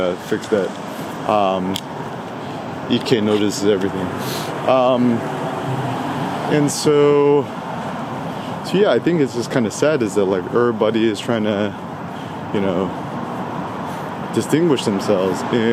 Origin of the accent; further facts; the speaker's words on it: California, United States; I'm from the Bay Area, I took out my 510 air code